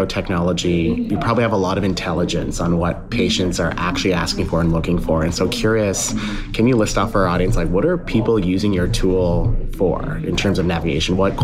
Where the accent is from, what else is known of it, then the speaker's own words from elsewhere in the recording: Canada; I'm from Canada originally, and there's certainly things we say as Canucks